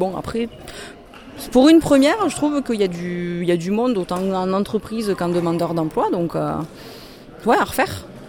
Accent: Villefranche, France; 32 ans, je suis de Villefranche

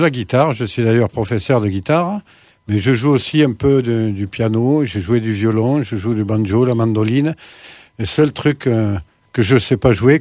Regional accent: Morocco; born there; parce que je suis né au Maroc, et je me souviens au Maroc que je me baignais dans un trou d'eau

